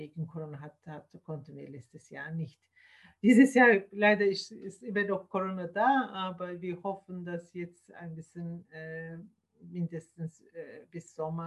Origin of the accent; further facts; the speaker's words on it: Turkey; German is a second language; moved away as an adult; now in Germany; bin ich in der Türkei aufgewachsen und Jura studiert. Habe ich nach einigen Jahren Berufspraxis in Deutschland gekommen, um Deutsch zu erlernen.